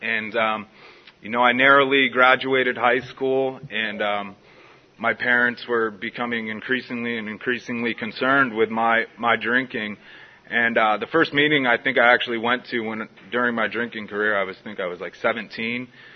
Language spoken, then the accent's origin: English; San Diego, California, United States; So I grew up here in San Diego, pretty normal family.